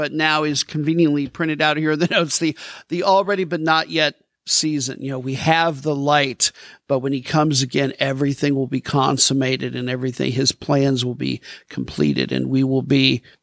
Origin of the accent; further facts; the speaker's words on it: Iowa, United States; I'm from Iowa. Being a farmer is probably pretty hard.